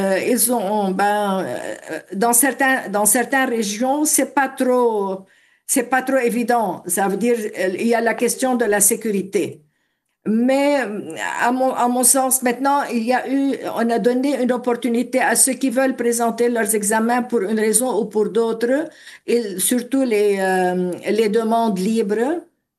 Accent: Lebanon; en tant que Libanais, vraiment très connus pour le niveau de notre niveau éducatif

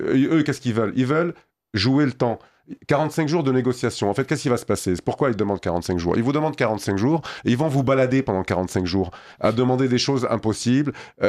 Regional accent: France; je peux vous assurer tous les Français, Dieu merci, nous sommes Français aussi, ne sont pas comme ça.

